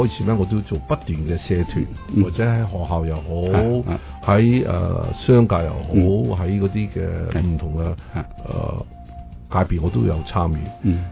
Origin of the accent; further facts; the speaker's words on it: Hong Kong; 即係我喺香港長大，我真係幾真係好中意香港嘅。